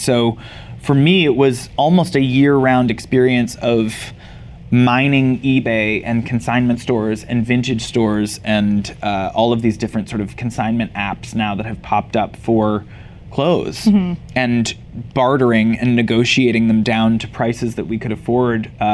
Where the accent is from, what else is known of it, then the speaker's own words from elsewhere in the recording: Canada; I grew up in Canada